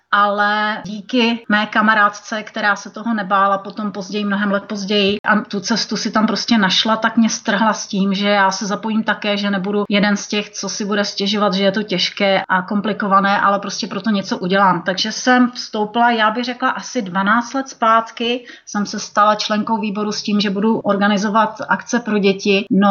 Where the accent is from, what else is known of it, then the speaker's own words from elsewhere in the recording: Bohemia, Czechia; moved away as an adult; Já jsem vlastně přijela z Čech, kde jsem měla profesi, kterou jsem milovala, v které jsem byla poměrně zaběhnutá.